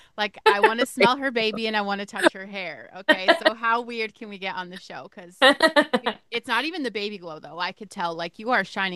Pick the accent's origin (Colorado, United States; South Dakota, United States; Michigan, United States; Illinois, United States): Colorado, United States; I'm from Colorado and I too struggled with the same addiction.